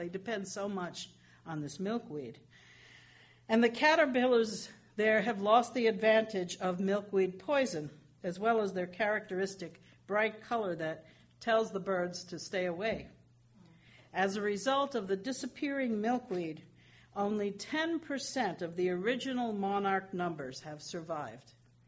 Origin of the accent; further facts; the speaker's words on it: New York City, New York, United States; I remember that as a child, growing up in New York City, where trees grew out of little square spaces of dirt surrounded by concrete sidewalks